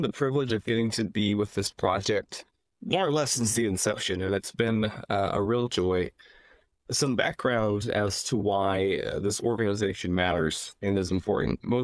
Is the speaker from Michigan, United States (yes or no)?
no; Missouri, United States; it's just shy of 3 million people, which is less people than my home state of Missouri.